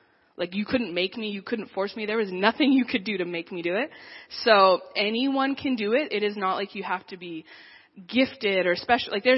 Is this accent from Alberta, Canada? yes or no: yes; Medicine Hat, Alberta, Canada; I've been born and raised in Medicine Hat, lived there my whole life. So I'm from Canada. I love Canada.